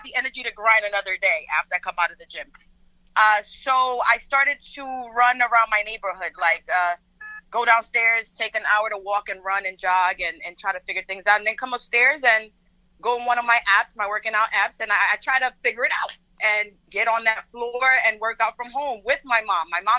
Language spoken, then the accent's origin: English; Dominican Republic; first language Spanish; English is a second language; I am Dominican. My first language was Spanish.